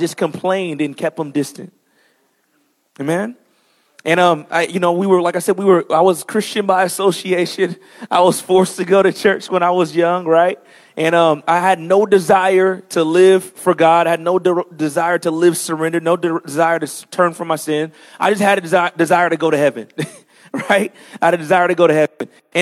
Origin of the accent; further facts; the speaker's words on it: Vallejo, California, United States; So I was raised in Vallejo, California, right? Killa Cali.